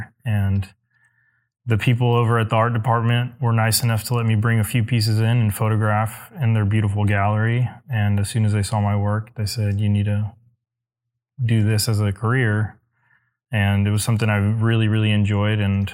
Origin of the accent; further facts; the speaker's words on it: Sugar Land, Texas, United States; I'm from Sugar Land. And I've always been in either Catholic, Lutheran, Baptist schools, a lot of, Christ-centered education.